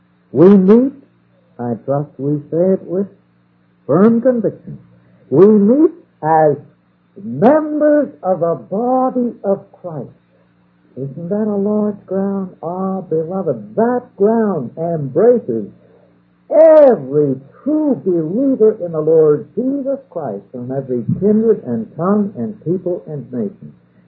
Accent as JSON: {"language": "English", "town": "Ottawa", "region": "Ontario", "country": "Canada", "tie": "born or raised there", "said": "Now, I grew up in Ottawa, the capital of Canada."}